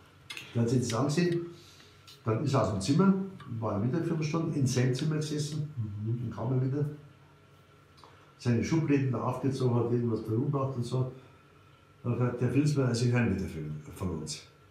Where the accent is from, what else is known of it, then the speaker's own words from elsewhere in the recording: Hebertsfelden, Bavaria, Germany; Ich bin aufgewachsen in Hebertsfelden, das ist zwischen Eckenfeld und Verkehren, elterlicherseits von meinem Vater.